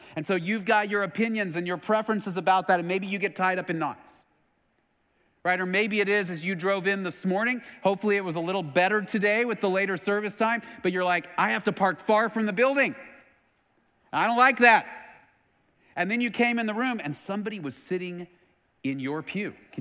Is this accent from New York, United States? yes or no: no; Texas, United States; I'm from Texas, so I love Tex-Mex, probably my favorite genre of food.